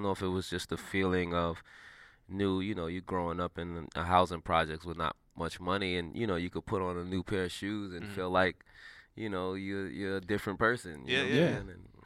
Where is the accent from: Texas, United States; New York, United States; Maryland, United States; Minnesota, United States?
New York, United States; New York City; I'm from New York City, an inner city kid. And, you know, I remember, you know, growing up how much I appreciated things being brought to my neighborhood